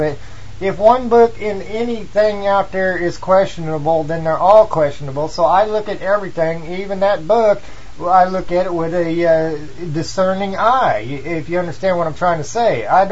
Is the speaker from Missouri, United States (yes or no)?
yes; Missouri, United States; Well, I'll tell you what, I'm from Missouri, okay, and I don't have that high-tech terminology that a lot of people want to hear